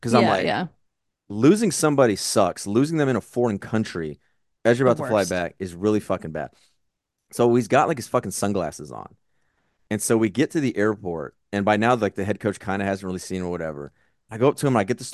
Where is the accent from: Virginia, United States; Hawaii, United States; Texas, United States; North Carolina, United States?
Hawaii, United States; born there; Oh, never. Oh, because I was born in Hawaii?